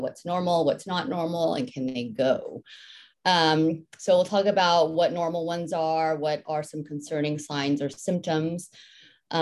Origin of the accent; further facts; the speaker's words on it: Villa Park, California, United States; also born or lived in New Jersey / Fullerton; I was born in New Jersey, moved to Orange County at the age of about 4 or 5, lived in Fullerton till 3rd grade, and then moved to Villa Park.